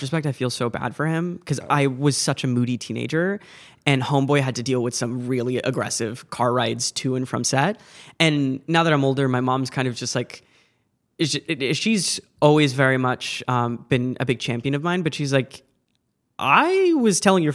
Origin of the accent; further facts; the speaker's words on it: Seattle, Washington, United States; But when I was growing up in Seattle, I also was under the state